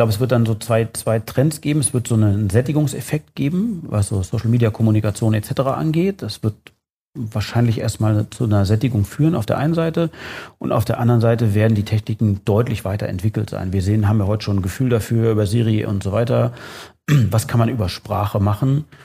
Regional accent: Austria; Ich bin in Österreich geboren, Österreich aufgewachsen, da in der anderen Stadt hier um die Ecke zur Schule gegangen, da aber gleich weg, habe hier in fast jeder Großstadt gelebt, war im Ausland

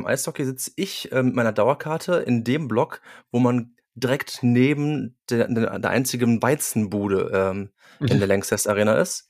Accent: Cologne, North Rhine-Westphalia, Germany; moved away; Ich bin Kölner, ich meine, was soll das? Was denn sonst? Ich bin aber mittlerweile seit gut 17 Jahren hier.

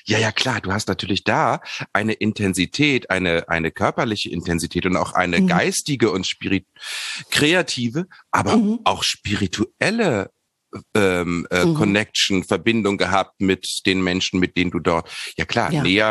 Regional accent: Hanover, Lower Saxony, Germany; now in Berlin, Germany; ich bin ja aus Hannover hierher gekommen

